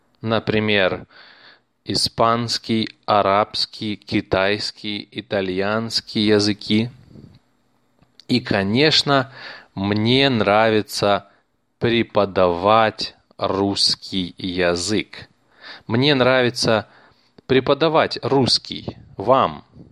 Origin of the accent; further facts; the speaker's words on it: Russia; Я не американец, и я не украинец, я русский. Я из России. Я живу в России.